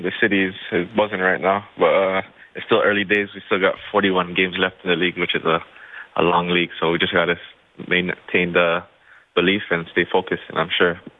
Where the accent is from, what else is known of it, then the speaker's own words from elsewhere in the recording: Canada; I grew up in Canada all my life, and I'm more comfortable playing on where I'm more comfortable at home. So I grew up in Canada